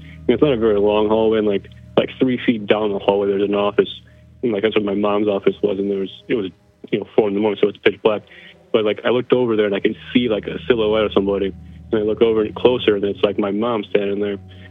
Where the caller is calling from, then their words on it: Michigan, United States; from Northern Michigan.